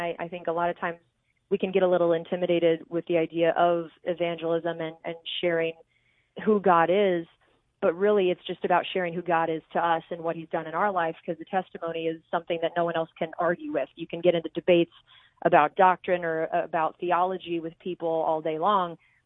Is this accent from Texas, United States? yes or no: yes; Dallas, Texas, United States; I grew up in Dallas.